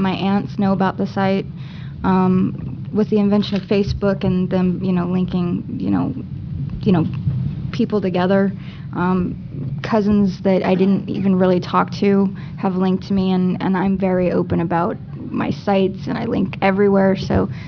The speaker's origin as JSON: {"language": "English", "region": "Kansas", "country": "United States", "moved": "yes", "said": "I'm from Kansas, and I don't live there anymore, and my dad just, he misses me a lot."}